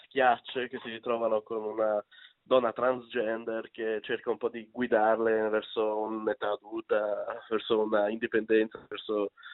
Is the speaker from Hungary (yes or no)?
yes; Hungary; essendo ungherese anch'io